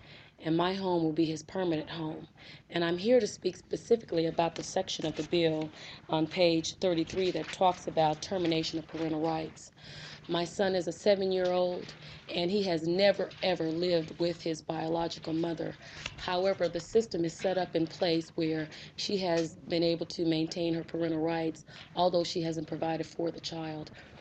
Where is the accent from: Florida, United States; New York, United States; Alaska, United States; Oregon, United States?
Alaska, United States; Anchorage; I'm from Anchorage.